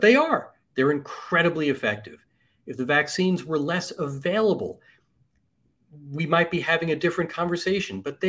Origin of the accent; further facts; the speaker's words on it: New York, United States; when I was a kid growing up in New York and I got my driver's license, my first New York driver's license was a piece of cardboard